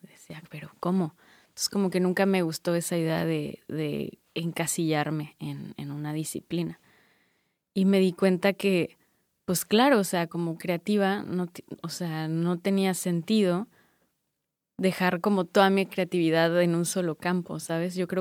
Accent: Tlaxcala, Mexico; Pues yo crecí en Tlaxcala.

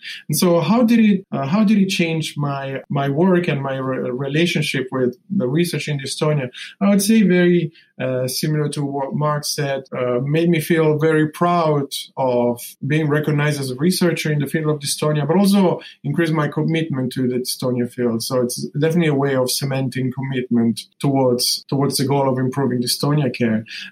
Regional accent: Milan, Lombardy, Italy; I'm from Milan.

